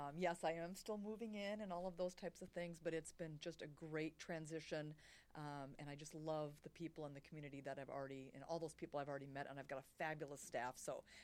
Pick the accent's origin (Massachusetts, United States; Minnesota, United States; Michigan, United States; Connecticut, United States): Minnesota, United States; Mankato; Mankato was where I grew up, just south of the Twin Cities.